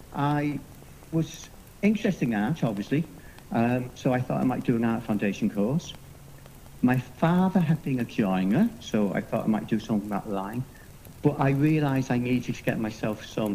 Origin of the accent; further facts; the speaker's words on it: Holywell, Wales, United Kingdom; Well, I was born in Holywell, grew up in Holywell.